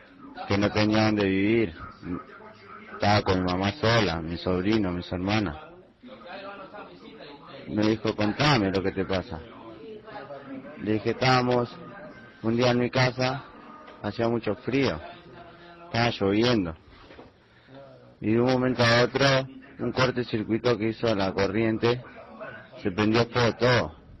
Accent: La Plata, Buenos Aires Province, Argentina; Soy de La Plata y tengo 20 años.

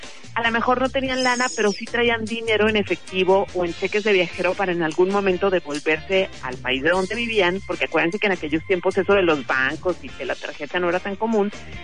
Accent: Mexico

